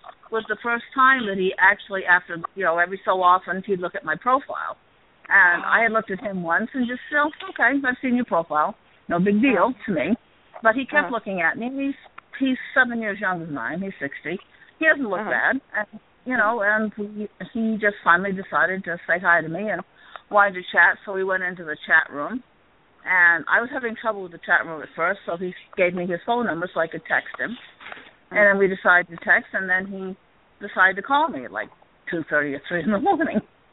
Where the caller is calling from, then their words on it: Maine, United States; I'm calling from Maine.